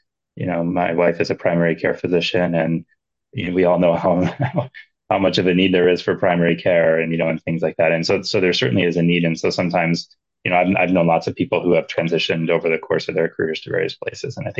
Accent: Washington, United States; You know, I grew up outside of Seattle, but my wife's from Montana and all of my family is originally from Montana too.

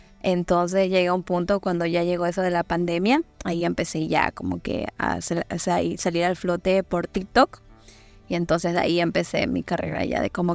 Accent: Puruá, Chimborazo, Ecuador; yo soy indígena de Puruá, Chimborazo, y pues yo vivo aquí años en la costa, pero obviamente mis raíces son de allá, de la sierra, por mis abuelitos, mis padres

